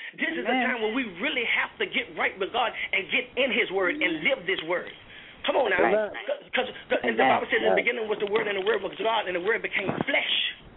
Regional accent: New Orleans, Louisiana, United States; now in New York, United States; When I first came to New York, because I'm from New Orleans, I came to New York

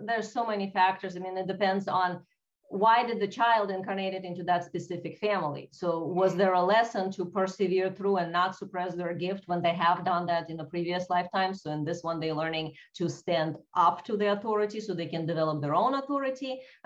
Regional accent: Russia; English is a second language; No, I'm originally from Russia

